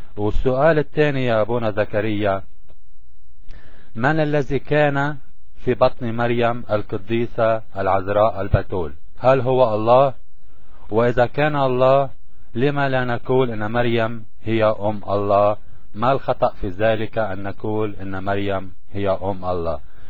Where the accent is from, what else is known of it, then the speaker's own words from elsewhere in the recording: Lebanon; انا من لبنان لكن بحب اتكلم مصري